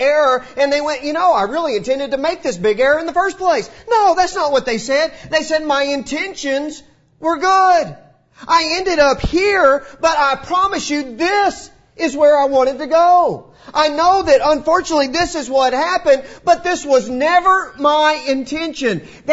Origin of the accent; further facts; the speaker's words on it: Texas, United States; Growing up in West Texas, we had a unique school situation in our town.